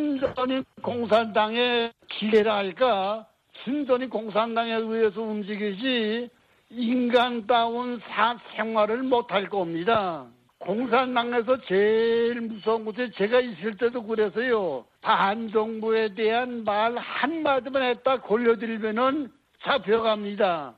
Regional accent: North Korea; now in South Korea; 저도 북한에서 온 사람인지라

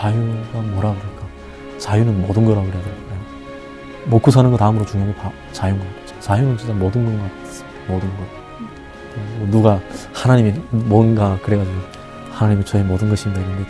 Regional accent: North Korea; now in South Korea; 대한민국 사람이에요. 왜냐하면 제 국적도 대한민국 사람이에요. 그렇긴 한데 북한은 또 제 또 첫 번째 이제 고향이었고

